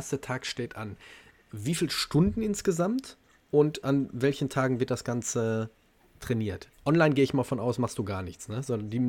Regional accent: Gelsenkirchen, North Rhine-Westphalia, Germany; Gelsenkirchen

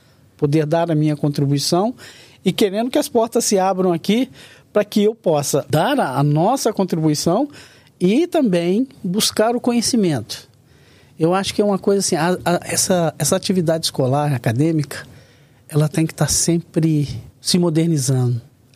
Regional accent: Minas Gerais, Brazil; a minha origem, eu sou mineiro, né?

